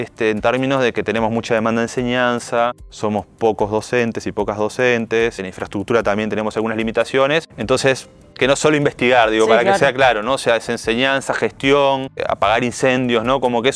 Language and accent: Spanish; Montevideo, Uruguay; vengo de un contexto urbano, o sea, me crié en La Blanqueada, después me fui a Lezica a vivir